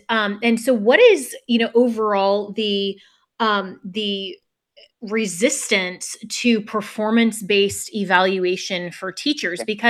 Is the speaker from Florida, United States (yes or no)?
yes; Florida, United States; I've heard a few people even here in my home state of Florida